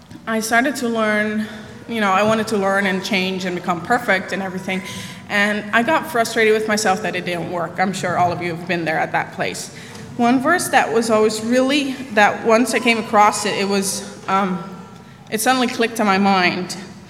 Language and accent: English; Netherlands; I grew up in Holland, of course, and in a Christian family